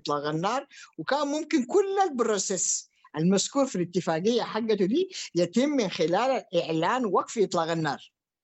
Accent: Sudan; ونحن كشعب سوداني

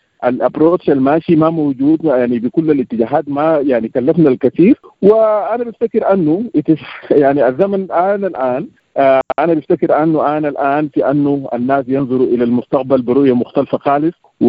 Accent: Sudan; ورأينا أن الحروبات وأن كل المشاكل الداخلية كلفتنا كثير كسودانيين وكشعب.

